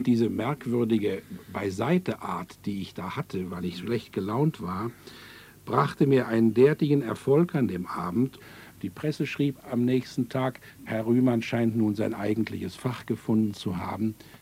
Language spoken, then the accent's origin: German; Essen, North Rhine-Westphalia, Germany; also born or lived in Wanne; Ich bin in Essen aufgewachsen und dort im Hotel herumgelaufen als kleines Kind. Später in Wanne, in der Bahnhofswirtschaft.